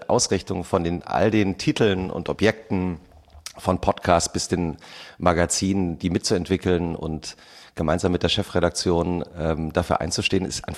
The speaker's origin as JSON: {"language": "German", "country": "Germany", "said": "Also meine These ist, dass wir eigentlich als Deutsche ja immer so das Gefühl haben, es geht alles schief im Land."}